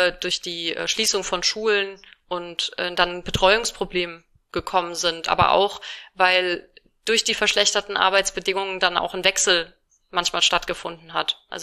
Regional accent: Rhineland-Palatinate, Germany; ich komme aus Rheinland-Pfalz und bei uns sagt man Fasnacht.

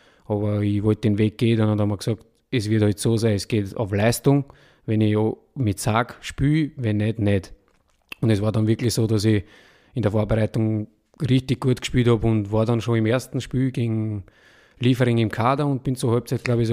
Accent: Wilhelmsburg, Lower Austria, Austria; Aufgewachsen bin ich in einem ganz kleinen Dorf in Niederösterreich, in Wilhelmsburg. Dort habe ich auch angefangen zum Spielen.

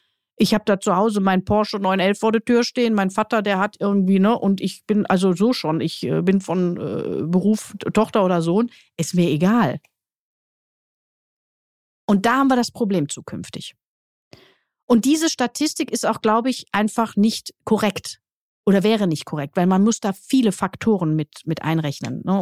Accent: Duisburg, North Rhine-Westphalia, Germany; ich komme aus Duisburg, ich bin dort geboren und aufgewachsen

